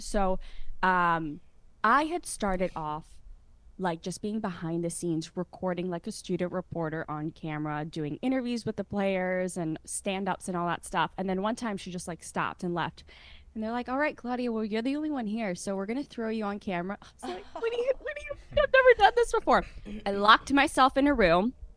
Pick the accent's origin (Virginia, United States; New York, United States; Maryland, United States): Maryland, United States; I was born and raised in Maryland. And so I've been in this area my entire life.